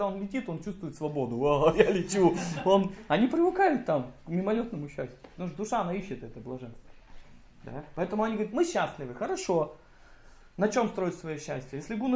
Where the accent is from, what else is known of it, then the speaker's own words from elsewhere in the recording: Novokuznetsk, Kemerovo Oblast, Russia; born there; я родился на Новокузнецке, где 700 тысяч народу несчастливы вообще.